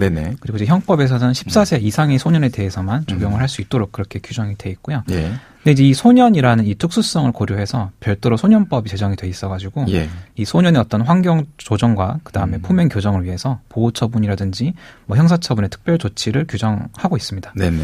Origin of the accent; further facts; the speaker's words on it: Jeju, South Korea; 어린 시절을 제주에서 보냈고 또 지금도 또 가족들이 제주에 살고 있기 때문에